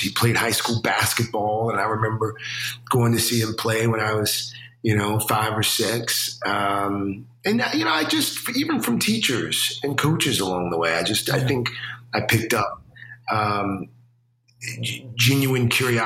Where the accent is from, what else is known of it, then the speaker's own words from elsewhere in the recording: South Carolina, United States; when I was growing up, I grew up in South Carolina. And culturally, I think it's also a little different. You know, you grow up a black kid in South Carolina